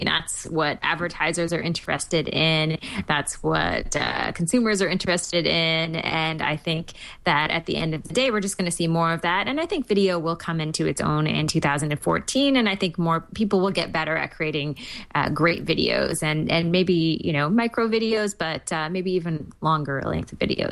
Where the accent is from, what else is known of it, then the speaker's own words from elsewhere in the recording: Florida, United States; from Florida.